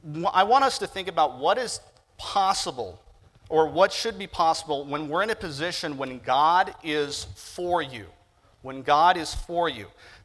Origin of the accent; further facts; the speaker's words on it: Oregon, United States; I'm from Oregon, so I need some forgiveness on this.